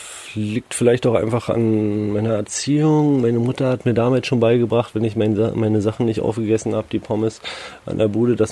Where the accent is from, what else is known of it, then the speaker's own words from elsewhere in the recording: Berlin, Germany; ich bin halt in Berlin groß geworden, ne? Da, ja, das ist eine Metropole wie alle großen Städte.